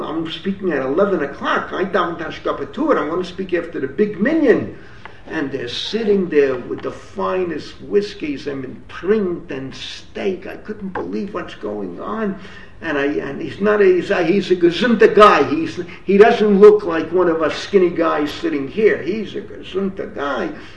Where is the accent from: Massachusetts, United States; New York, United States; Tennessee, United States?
New York, United States; He's from Boston, I'm from New York.